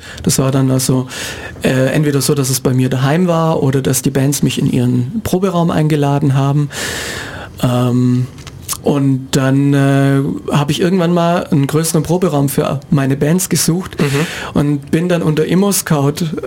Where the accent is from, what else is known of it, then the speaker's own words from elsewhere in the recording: Neu-Ulm, Bavaria, Germany; also born or lived in Ulm; Schwabe, ich bin direkt hier in Ulm geboren, ja, und dann in Neu-Ulm zur Schule gegangen.